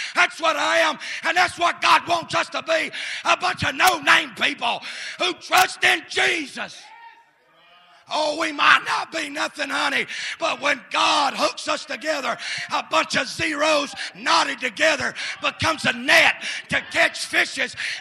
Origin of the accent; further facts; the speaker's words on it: United States; I'm glad I'm an American.